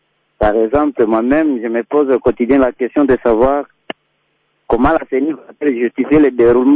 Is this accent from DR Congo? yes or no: yes; Ituri, DR Congo; Comme chez nous, en Ituri, il y a certaines régions où l'enrôlement n'a commencé que quelques jours avant la fermeture.